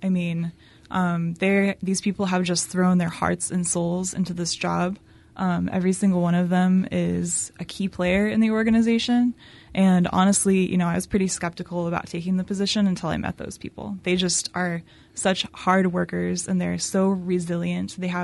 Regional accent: Colorado, United States; now in Dallas, United States; I'm actually a Colorado native.

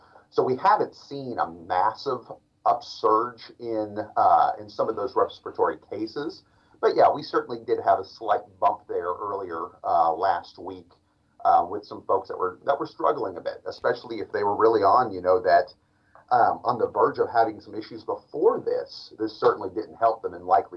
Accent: Dallas, Texas, United States; also born or lived in Baton Rouge; Born and raised in Dallas, Texas, although Peace Health was able to pluck me from the swamps of South Louisiana. I was down there for about 6 years in Baton Rouge.

